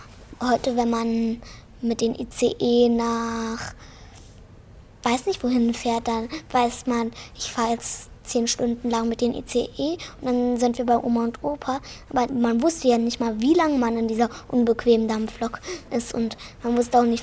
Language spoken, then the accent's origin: German; Denmark; Ich komme ja aus Dänemark und ich weiß aus Erfahrung, dass Dänisch zu lernen sehr schwer ist.